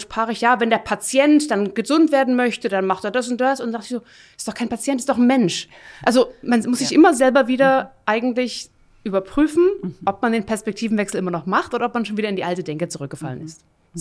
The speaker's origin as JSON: {"language": "German", "country": "Germany", "lives_now": "Switzerland", "said": "Also ich bin ursprünglich aus Deutschland, lebe jetzt in der Schweiz, bin sehr froh darüber"}